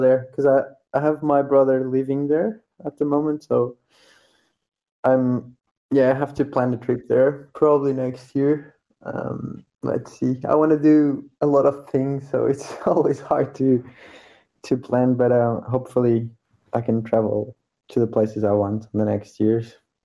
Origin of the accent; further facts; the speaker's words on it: Portugal; I grew up in Portugal, and my mother is Portuguese, and my father is Greek, and that's why I have like the Greek name. But I never lived in Greece.